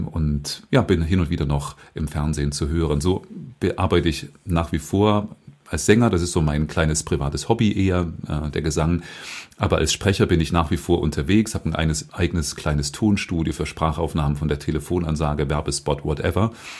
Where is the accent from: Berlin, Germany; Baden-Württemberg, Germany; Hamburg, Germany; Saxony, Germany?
Saxony, Germany; Dresden; ich bin sehr kirchenmusikalisch groß geworden im Osten in den 70ern in Dresden